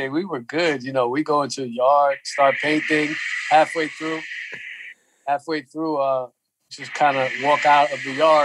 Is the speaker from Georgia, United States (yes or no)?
no; New York City, New York, United States; You know, I grew up here in New York City, so in the late 79, for me, is when I really got that bug.